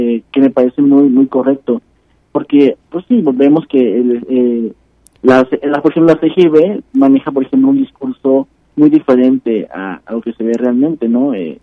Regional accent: Mexico; a la que nos debemos como mexicanos

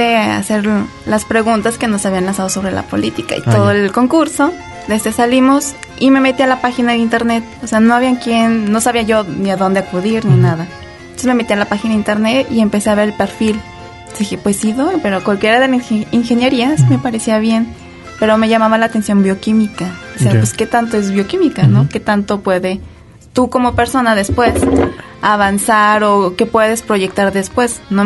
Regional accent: Lagos de Moreno, Jalisco, Mexico; Soy de aquí de Lagos. Soy laguense de corazón.

